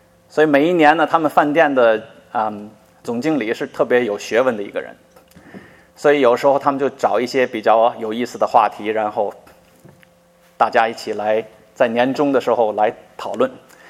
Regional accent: Tianjin, China; 我是天津人，所以我的大学也在天津

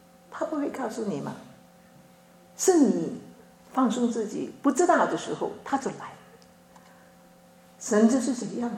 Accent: China; now in Australia; 但是在我们中国呢，我们中国人说什么都可以吃，背向天的都可以吃。

